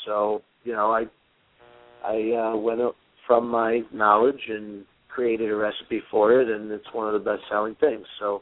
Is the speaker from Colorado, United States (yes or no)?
no; Bay Shore, New York, United States; I'm originally from Bayshore, New York.